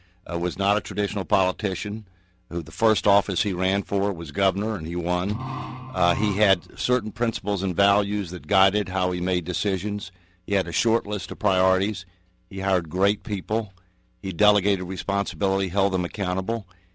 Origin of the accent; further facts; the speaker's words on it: the South, United States; I was born and raised in the South, and for many, many years, the South was heavily Democratic.